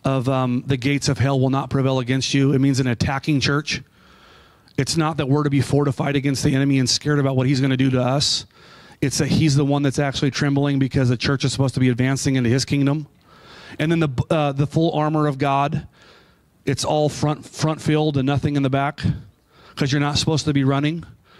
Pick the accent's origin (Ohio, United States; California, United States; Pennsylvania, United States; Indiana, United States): California, United States; Brooke and I grew up in ministry in the Bay Area.